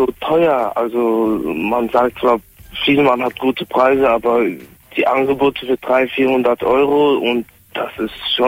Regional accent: Ludwigshafen am Rhein, Rhineland-Palatinate, Germany; Ich bin 17 Jahre alt und komme aus Ludwigshafen am Rhein.

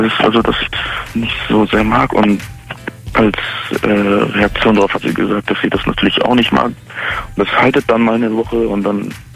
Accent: Stuttgart, Baden-Württemberg, Germany; Ich komme aus Gebiet Stuttgart. Und pendel dann immer hin.

